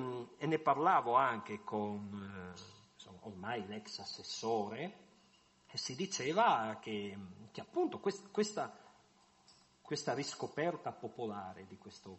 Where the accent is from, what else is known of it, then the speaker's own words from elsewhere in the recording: Friuli-Venezia Giulia, Italy; Ma sul fatto che siamo friulani di un certo tipo, io direi anche no.